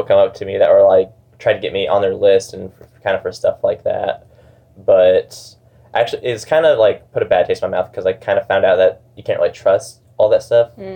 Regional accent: Van Buren, Missouri, United States; Van Buren. It's like the southeast part

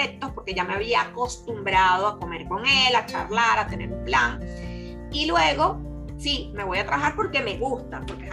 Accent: Venezuela; moved away; uno cree que nada más los que emigramos somos los venezolanos

